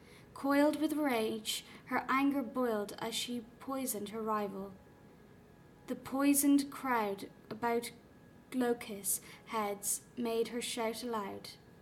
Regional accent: Dublin, Leinster, Ireland; accent: D4 Southside Dublin; So I'm from Dublin. I'm from the south side. So I went to school in Donnybrook, which Kind of has its own accent in itself. It's kind of known as a D4 accent.

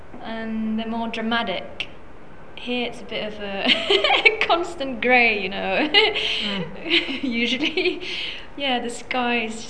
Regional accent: northern Finland, Finland; English is a second language; I'm from Finland. I'm from the northern part of Finland, which is important because, you know, people speak differently there than in the southern part of Finland. And we were also taught English from the age of 7.

